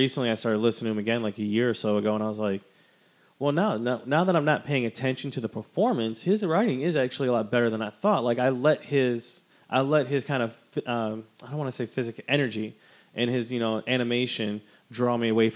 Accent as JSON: {"language": "English", "region": "Wisconsin", "country": "United States", "tie": "born or raised there", "said": "No, I grew up in Wisconsin. We were starved"}